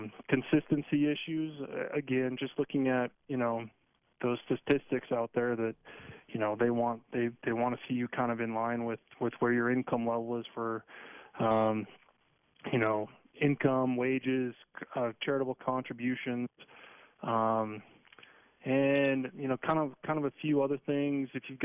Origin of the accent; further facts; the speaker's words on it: Fort Collins, Colorado, United States; I'm born and raised in Fort Collins